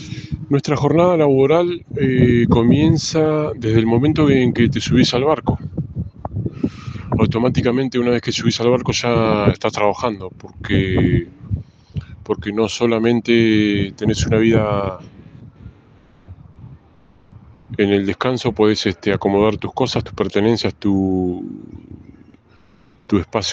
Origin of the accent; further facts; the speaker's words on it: Puerto Deseado, Santa Cruz, Argentina; born there; Nací en Puerto Deseado, provincia de Santa Cruz. Tengo 40 años.